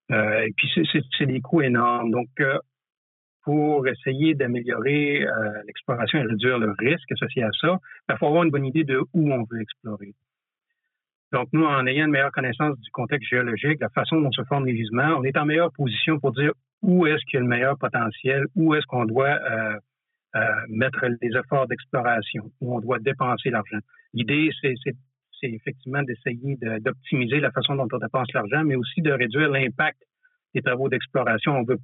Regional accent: Chicoutimi, Quebec, Canada; now in Quebec City, Canada; Je suis originaire de Chicoutimi, une petite ville au nord de Québec

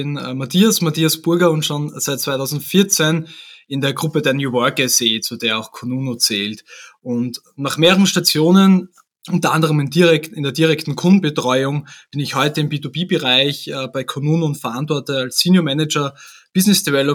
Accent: Vienna, Austria; Und wie man unschwer an meinem Dialekt erkennen kann, sitze ich hier in Wien, wo auch das Headquarter von Kununu ist.

